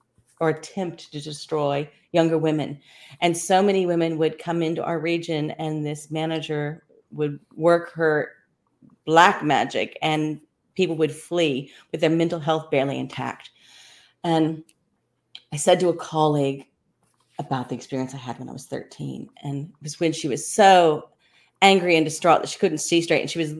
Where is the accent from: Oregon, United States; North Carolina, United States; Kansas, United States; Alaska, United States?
Kansas, United States; accent: Kansas; It's just such a gift for me as a girl who was born and raised in Kansas, if you picked up on a little bit